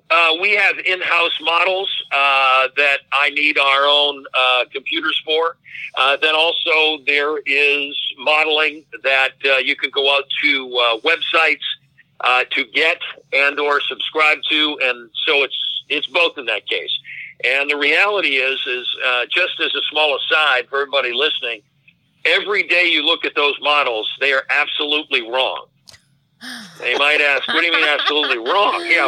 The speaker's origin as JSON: {"language": "English", "town": "Boston", "region": "Massachusetts", "country": "United States", "tie": "born or raised there", "said": "I always enjoyed science, and I thought I might be a marine biologist when I grew up in Boston."}